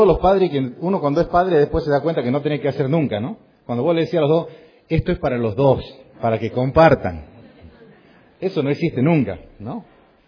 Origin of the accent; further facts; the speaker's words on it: Salta, Argentina; also born or lived in Formosa; yo nací en Formosa. Yo tendría 7, 8 meses cuando llegamos a vivir a Salta con mis padres.